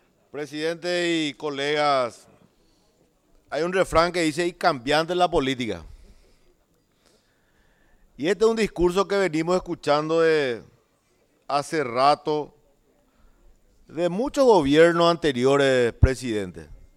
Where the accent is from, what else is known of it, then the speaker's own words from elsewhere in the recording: Paraguay; yo hoy estoy feliz como paraguayo, como ciudadano